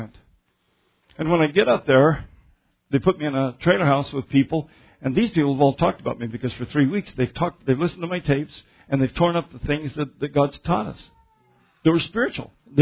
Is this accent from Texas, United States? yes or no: no; Arkansas, United States; I'm a woodsman from Arkansas. This is my home turf.